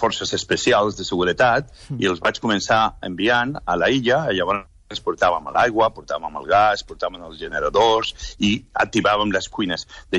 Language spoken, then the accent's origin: Catalan; Santa Coloma de Cervelló, Catalonia, Spain; jo em vaig criar al Baix Llobregat, els meus pares, que desafortunadament s'han mort aquest passat any, em vam criar a Santa Coloma de Cervelló